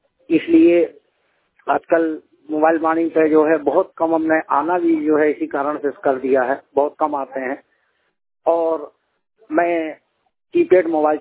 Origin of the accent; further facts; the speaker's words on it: Itarsi, Madhya Pradesh, India; नगर इटारसी, जिला नर्मदापुरम, मध्य प्रदेश का निवासी हूँ